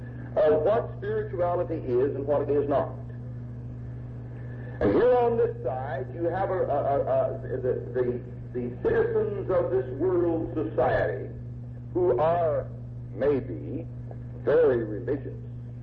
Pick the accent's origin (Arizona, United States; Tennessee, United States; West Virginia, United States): West Virginia, United States; A man that was 70 years old, and found that I was from Raleigh County, and immediately began to question me on the people that I knew.